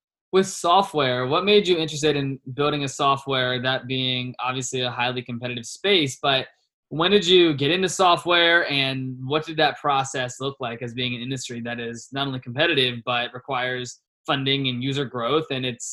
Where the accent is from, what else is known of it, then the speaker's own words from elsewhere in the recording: Richmond, Virginia, United States; now in Scottsdale, United States; By the way, what part of North Carolina are you from? I'm from Virginia, so neighbors.